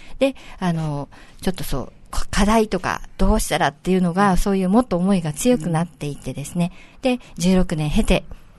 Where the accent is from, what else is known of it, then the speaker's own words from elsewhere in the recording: Naha, Okinawa, Japan; 私はまあ、生まれも育ちも、この那覇市の中の、まあ、おろくというところなんですけれども